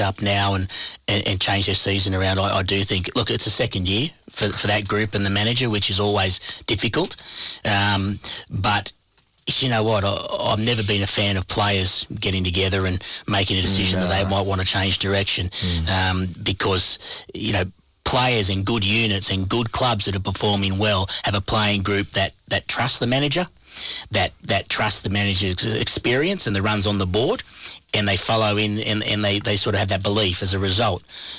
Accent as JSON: {"language": "English", "country": "Australia", "said": "And I'm an Australian, and I get it"}